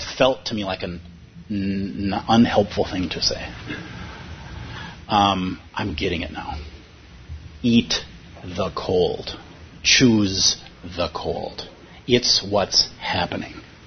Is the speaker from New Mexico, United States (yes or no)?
no; Minnesota, United States; for me as a Minnesotan and somebody of Irish ancestry